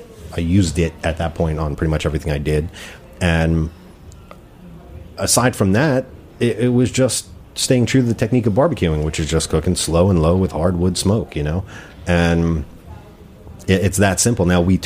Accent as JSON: {"language": "English", "region": "New Jersey", "country": "United States", "said": "I'm from North Jersey, man. I'm not from Texas or Memphis or, you know."}